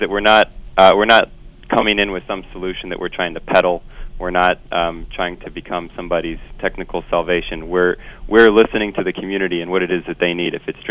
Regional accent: Cincinnati, Ohio, United States; That's right. I grew up in Cincinnati, yeah.

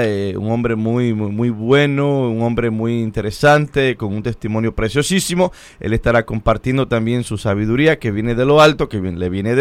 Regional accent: Brooklyn, New York, United States; born there; Oh, claro, yo nací en Brooklyn. Yo nací en el Hospital de Santa María, en el condado, en el área de Brooklyn, y me bauticé en Nuestra Señora de la Merced, en Brooklyn.

